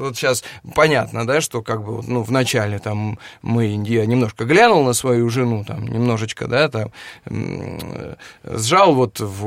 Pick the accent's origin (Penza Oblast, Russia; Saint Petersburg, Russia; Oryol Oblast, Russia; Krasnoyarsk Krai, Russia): Penza Oblast, Russia; Penza; вот я из Пензы, из актерской семьи, где читать всегда любили, где всегда читали